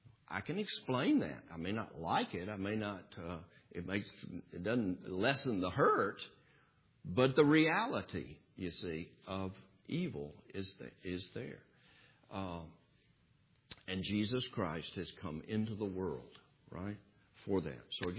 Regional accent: the South, United States; I grew up in the South. I was born in 1953.

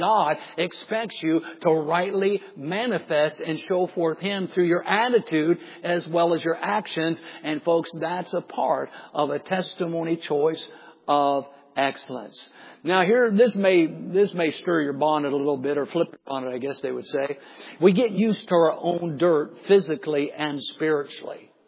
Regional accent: Dunkirk, Indiana, United States; I'm a hick from Dunkirk, Indiana, folks.

